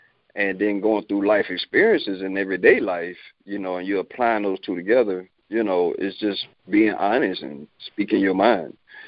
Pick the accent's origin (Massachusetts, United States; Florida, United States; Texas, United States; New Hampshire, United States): Florida, United States; Tampa; I'm from Tampa, Florida. Area code 813. I went from 813 to 413.